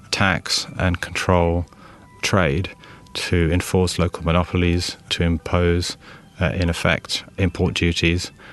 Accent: London, United Kingdom; born there

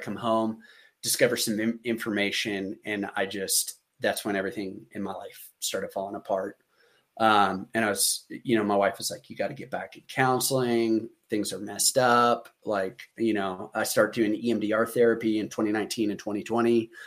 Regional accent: Oklahoma, United States; Some of these guys are like from the Northeast. I'm like, why? Because I'm from Oklahoma?

